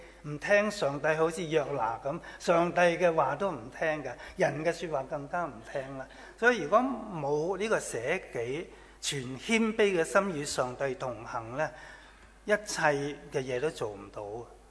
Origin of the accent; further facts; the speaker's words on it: China; 我们中国人常都说，善有善报，恶有恶报